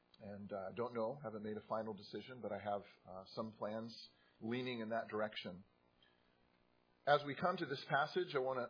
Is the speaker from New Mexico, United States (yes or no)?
no; California, United States; I'm from California, and so periodically the lifeguards there will tell you that it's dangerous to go out in the water because of riptides.